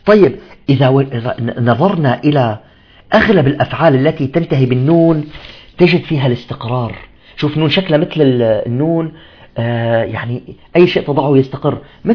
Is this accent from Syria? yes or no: yes; Syria; مثل مسمينا احنا عندنا بالشام الزحليطة